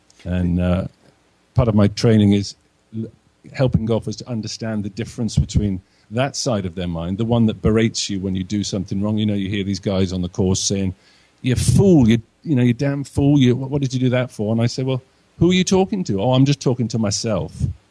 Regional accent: Wales, United Kingdom; It's in Wales, which is where I'm from. I'm a Welshman.

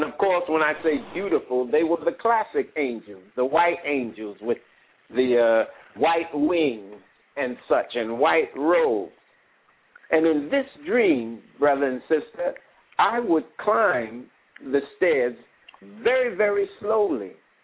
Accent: Brooklyn, New York, United States; I grew up in Brooklyn, and of course, growing up in Brooklyn

